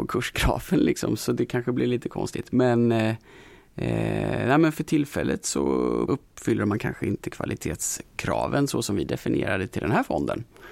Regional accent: Småland, Sweden; Nej, men jag är smålänning från början, så jag är ganska sparsam av mig liksom ändå.

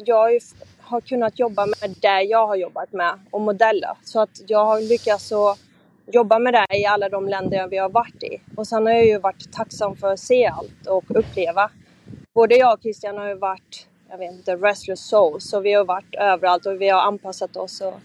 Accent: France; Nej, jag kommer från Frankrike.

